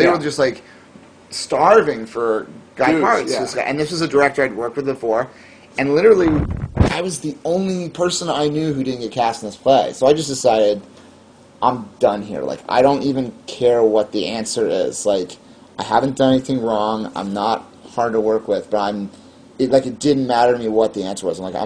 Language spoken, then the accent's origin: English; Jefferson City, Missouri, United States; I grew up in Jefferson City, Missouri.